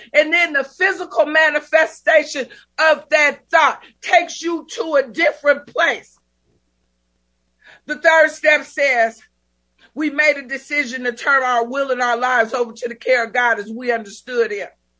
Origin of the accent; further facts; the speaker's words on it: Oakland, California, United States; I was from Oakland, California, and I found myself in Austin, Texas, one more time with a crack pipe hanging out of my mouth.